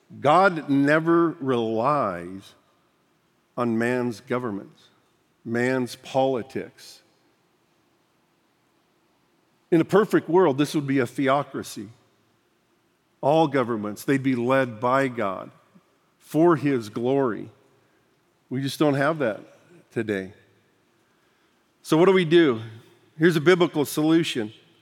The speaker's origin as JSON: {"language": "English", "region": "Idaho", "country": "United States", "tie": "born there", "said": "I love that I was born in America. I love that I was born in North Idaho to a conservative Christian family."}